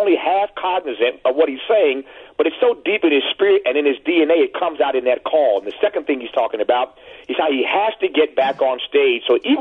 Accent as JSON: {"language": "English", "region": "Indiana", "country": "United States", "tie": "born or raised there", "said": "I grew up down the road in Indiana, and I could never have imagined as a child growing up in Indiana that I'd have this great fortune."}